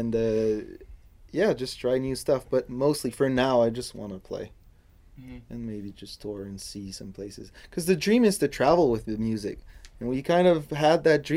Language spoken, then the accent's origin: English; Canada; I'm from Canada. I'd like to make shows in Canada.